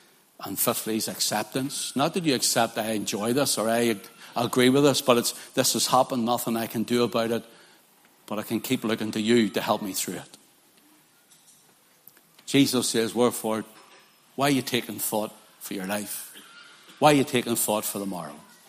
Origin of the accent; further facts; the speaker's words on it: Northern Ireland, United Kingdom; when I was a wee boy, growing up in the Troubles, my father was mechanic for the 10th UDR.